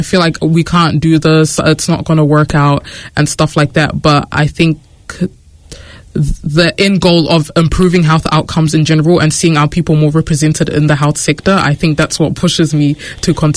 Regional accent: New Zealand; also born or lived in Syria; I'm 21 years old, originally from South Sudan. However, I was born in the Middle East in Syria. I came to New Zealand when I was like 11 months. So I've been here for like 20 years now.

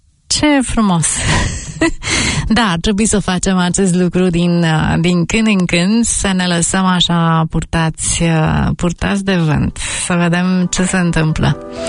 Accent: Romania; now in New Zealand; am legat aceste teme de viața noastră aici, ca români, în Aotearoa, Noua Zeelandă.

